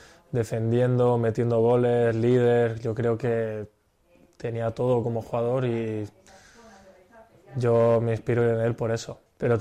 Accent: Spain; yo estoy en España y para mí yo llevo toda la vida en España y un orgullo estar aquí y poder representar a mi país.

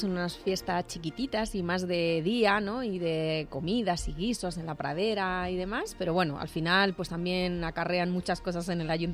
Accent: Aranjuez, Community of Madrid, Spain; born there; Nací en Aranjuez. Ya llevo más años viviendo en Ciempozuelos

